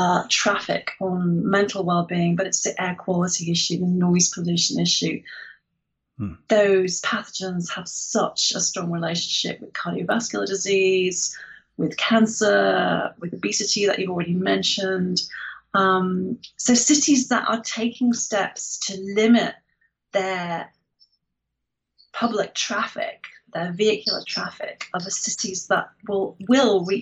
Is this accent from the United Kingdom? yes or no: yes; Edinburgh, Scotland, United Kingdom; which is my hometown of Edinburgh.